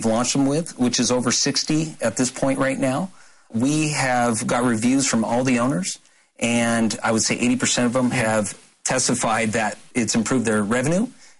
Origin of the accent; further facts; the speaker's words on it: San Diego, California, United States; I come from San Diego, so... Some good IPAs.